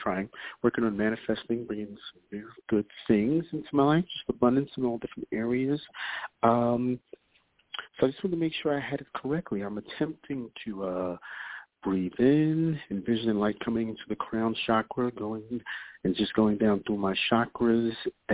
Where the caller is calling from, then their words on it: New York, United States; Hey, Reverend James. … I'm calling from New York.